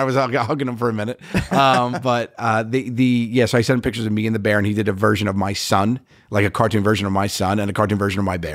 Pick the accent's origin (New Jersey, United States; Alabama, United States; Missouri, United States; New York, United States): New York, United States; I grew up in New York. I know I love that brand.